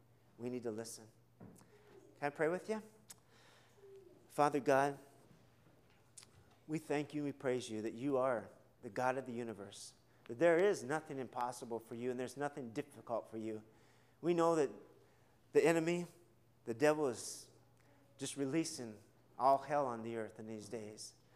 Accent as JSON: {"language": "English", "country": "United States", "said": "And things that I learned because I'm an American, I'm able to take to Mexico"}